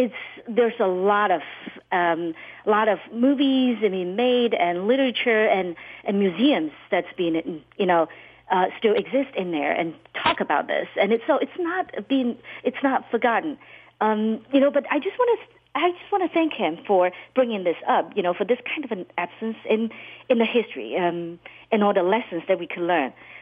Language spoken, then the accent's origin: English; China; English is a second language; now in United States; I am originally from China, first generation here. But I think, well, growing up in China